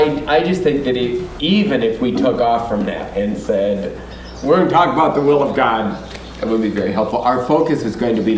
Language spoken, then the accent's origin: English; South Dakota, United States; I grew up in South Dakota. My first call was in South Dakota.